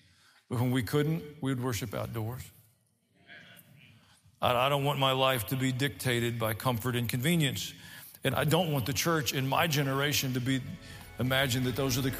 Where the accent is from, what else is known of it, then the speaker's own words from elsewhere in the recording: Tennessee, United States; I grew up in Middle Tennessee. Most of you know that. My dad was a veterinarian. Pretty normal.